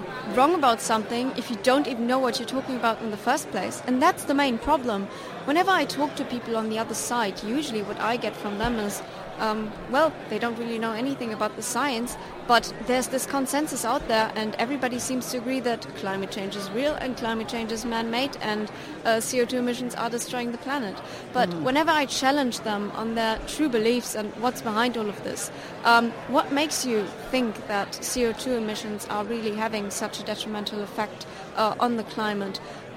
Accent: Münster, North Rhine-Westphalia, Germany; From Germany, Münster. Yeah, in North Rhine-Westphalia.

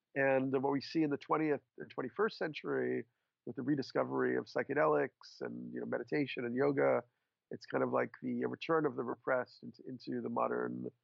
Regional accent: New York, United States; Well, I'm a New Yorker. I'm 53 years old.

